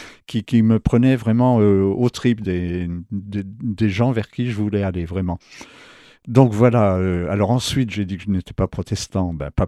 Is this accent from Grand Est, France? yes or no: yes; Reims, Grand Est, France; je suis né à Reims, en Champagne, où j'ai fait mes études secondaires.